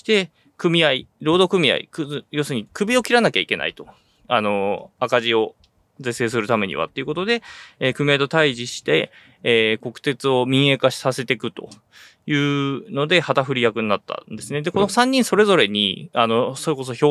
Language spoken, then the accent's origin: Japanese; Aizu, Fukushima, Japan; はい、会津の、うん、なんなら、私の高校の先輩に、大先輩に当たる。会津、